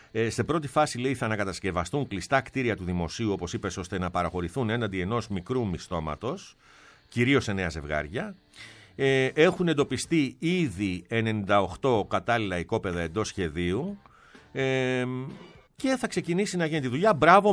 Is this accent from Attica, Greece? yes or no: no; Kalamata, Peloponnese, Greece; Ακριβώς επειδή έρχεται από την πατρίδα μου το μήνυμα, από την Καλαμάτα.